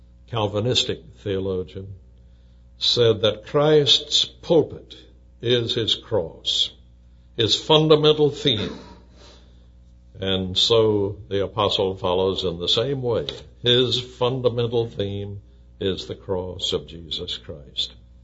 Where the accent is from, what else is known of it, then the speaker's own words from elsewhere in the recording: the South, United States; because I'm a Southerner.